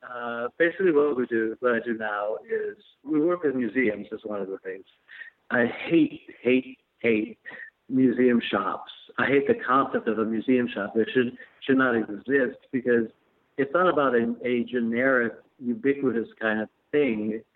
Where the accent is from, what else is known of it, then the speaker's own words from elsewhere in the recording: Chicago, Illinois, United States; I'm 70, so I was born in 1949, and I was born in Chicago.